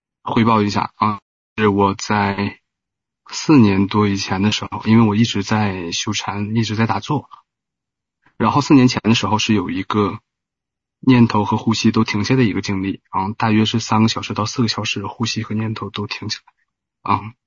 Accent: Qiqihar, Heilongjiang, China; 齐齐哈尔。

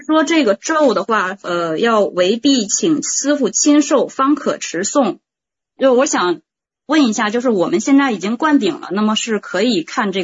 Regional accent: Liaoning, China; now in Beijing, China; 我现在在北京，我是辽宁人

